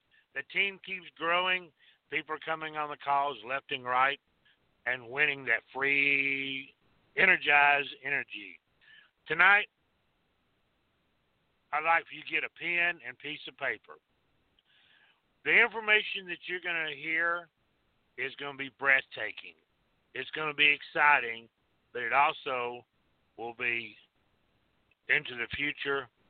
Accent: Georgia, United States; I do it the country style, country boy, since I'm from North Georgia.

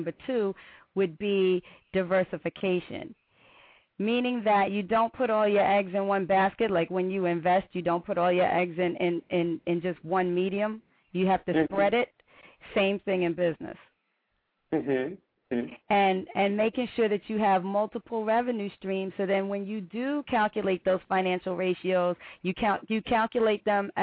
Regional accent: New York City, New York, United States; I grew up in New York City, Bronx, New York, and small family.

